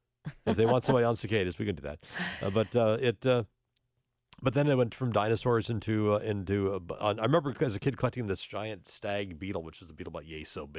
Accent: North Dakota, United States; Wind, we're not like the plains. I'm originally from North Dakota.

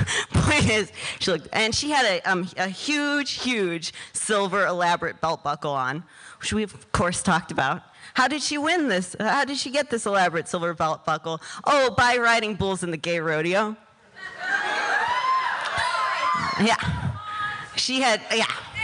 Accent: Cleveland, Ohio, United States; Nellie's from Chicago. I'm from Cleveland. We did the classic Midwestern tourist thing

